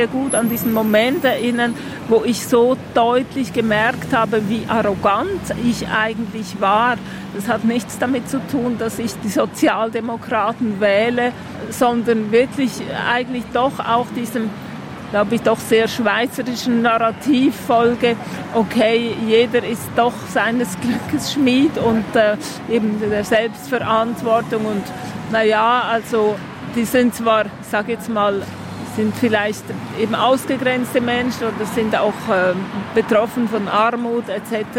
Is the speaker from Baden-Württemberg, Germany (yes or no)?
yes; Lörrach, Baden-Württemberg, Germany; born there; geboren in Lörrach. Ich bin 58 Jahre alt.